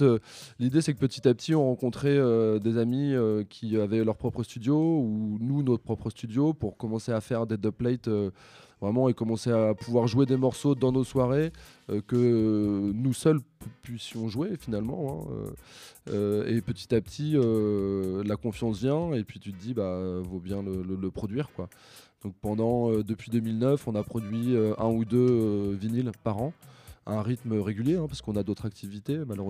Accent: Normandy, France; parce que je suis normand à la base

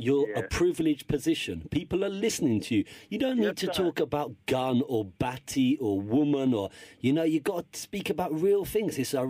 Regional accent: London, United Kingdom; I grew up in North London

